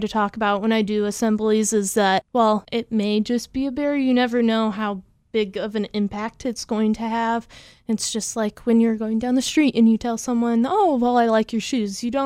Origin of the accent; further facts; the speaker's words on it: Chillicothe, United States; Chillicothe Town Theater, which is my hometown, is doing a special